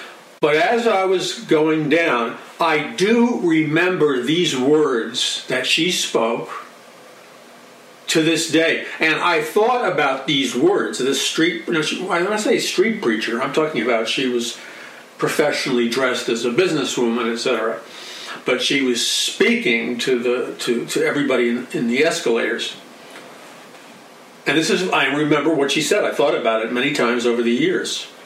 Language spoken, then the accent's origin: English; New York City, New York, United States; Time I was growing up in New York City, from earliest of childhood